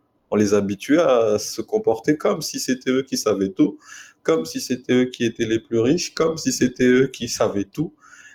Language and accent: French; Madagascar; on est malgache, effectivement, on a des connaissances, on sait faire des trucs.